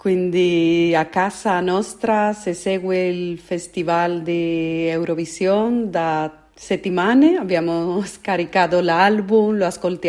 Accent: Seville, Andalusia, Spain; Italian is a second language; Io, come spagnola, tifo per la Spagna come prima posizione, non soltanto perché sono spagnola, anche perché questa ragazza è della mia città, di Siviglia.

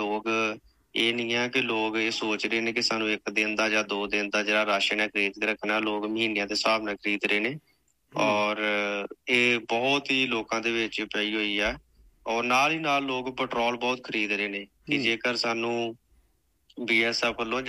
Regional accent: Punjab, India; ਔਰ ਜਿਹੜਾ ਸਾਡਾ ਪਿੰਡ ਹੈ, ਸਾਡਾ ਪਿੰਡ ਹੈਗਾ ਆ ਕੋਈ 6 ਤੋਂ 7 ਕਿਲੋਮੀਟਰ ਦੂਰ ਬਾਰਡਰ ਤੋਂ

